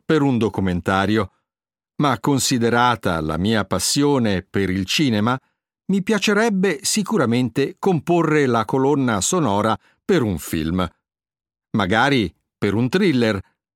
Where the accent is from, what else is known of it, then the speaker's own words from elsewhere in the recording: Taranto, Apulia, Italy; also born or lived in Aosta / Sweden; now in Rome, Italy; Sono nato ad Aosta da famiglia pugliese, sono cresciuto in Puglia, a Taranto, mi sento romano di adozione perché vivo a Roma da quando sono rientrato dalla Svezia.